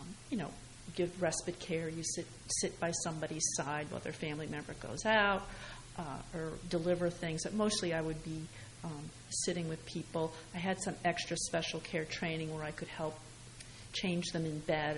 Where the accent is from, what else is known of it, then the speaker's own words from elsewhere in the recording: New Jersey, United States; I grew up in Hunterdon County here.